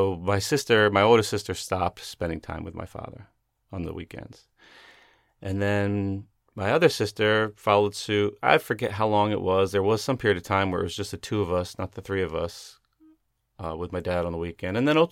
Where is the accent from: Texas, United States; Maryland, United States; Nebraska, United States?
Maryland, United States; born there